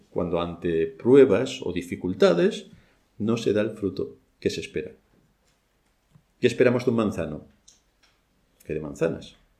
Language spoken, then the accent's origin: Spanish; Spain; Pero como vivimos en España, tenemos que cumplir la ley de España porque somos españoles.